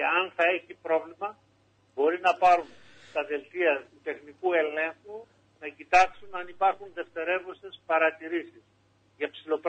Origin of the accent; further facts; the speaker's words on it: Trikala, Thessaly, Greece; Εγώ είμαι τρικαλινός.